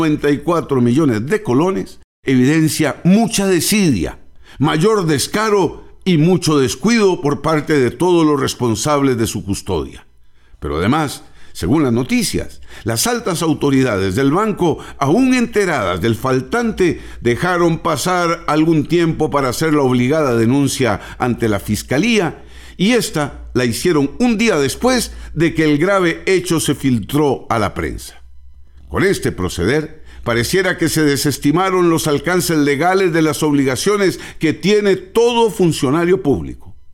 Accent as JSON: {"language": "Spanish", "country": "Costa Rica", "said": "uno, como costarricense de a pie, no puede menos que preguntarse"}